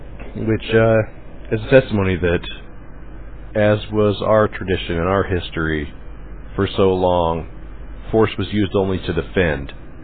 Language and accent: English; Pacific Northwest, United States; As I have on a number of occasions growing up in the Northwest, I've seen bald eagles in flight, and they truly are a majestic, beautiful bird.